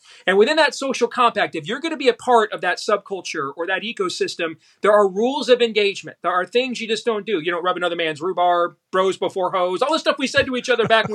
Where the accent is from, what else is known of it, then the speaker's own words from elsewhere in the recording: Michigan, United States; pointing out what's happening in places like Antrim County, Michigan, my home state.